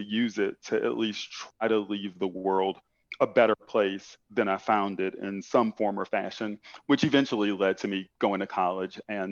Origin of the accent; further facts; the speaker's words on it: Kenner, Louisiana, United States; So I grew up in Kenner, Louisiana, which is actually a suburb of New Orleans.